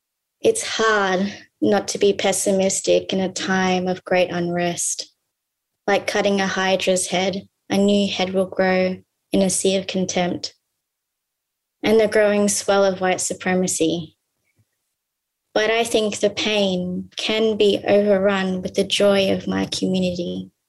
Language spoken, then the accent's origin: English; Laos; now in Australia; I'm a proud Laotian and young car woman, and I'm coming from Wurundjeri country to you now.